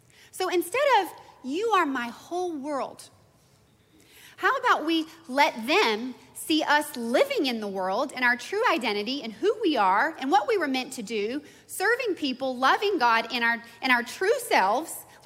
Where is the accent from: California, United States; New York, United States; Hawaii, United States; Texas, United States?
Texas, United States; I'm from Texas. I know me some storms. I know tornadoes.